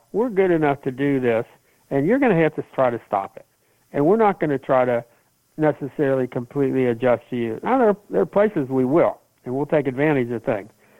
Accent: Kentucky, United States; I grew up in Kentucky. You can't do that.

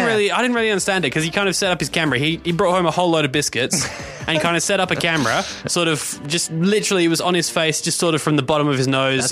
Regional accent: Australia; I mean, it's what you do as an Australian.

